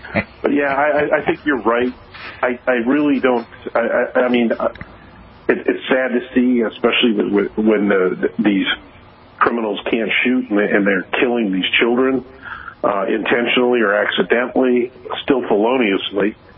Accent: Minneapolis, Minnesota, United States; I mean, I grew up in Minneapolis or south of Minneapolis.

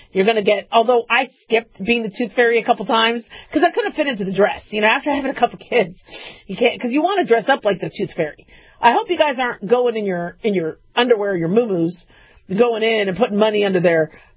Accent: Arizona, United States; As a kid, I grew up in Arizona. So in Arizona, when it came to Santa Claus, we didn't have fireplaces in a lot of our homes in Arizona.

